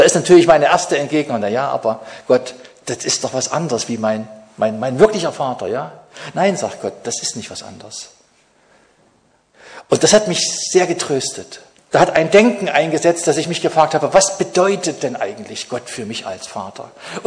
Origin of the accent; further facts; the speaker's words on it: Jena, Thuringia, Germany; Und ich bin in Jena groß geworden